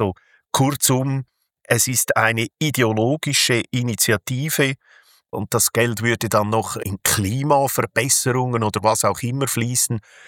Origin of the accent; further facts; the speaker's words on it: Lucerne, Switzerland; Ich komme ja aus der Zentralschweiz, im Kanton Luzern.